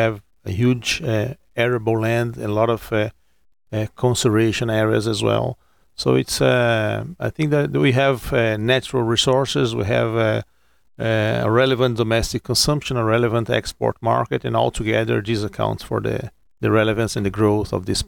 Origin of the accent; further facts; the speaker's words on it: Midwest, United States; Yeah, I come from the Midwest, and I had a very strong connection with cattle actually.